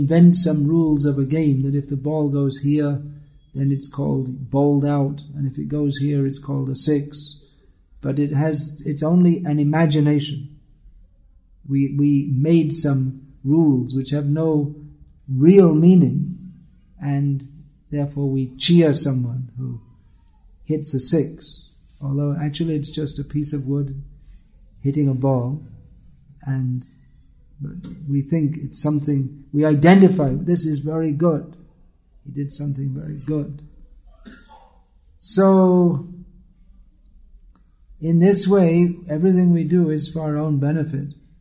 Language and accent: English; India; I am an Indian, and if India wins the cricket match, that is good.